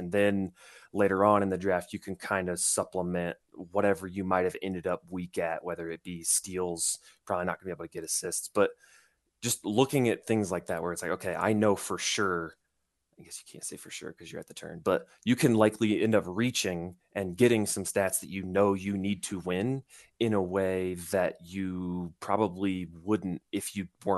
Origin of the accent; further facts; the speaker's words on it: Indiana, United States; Then I got a Halliburton Team USA, Paul George Hickory jersey, which some people hate, but I'm from Indiana.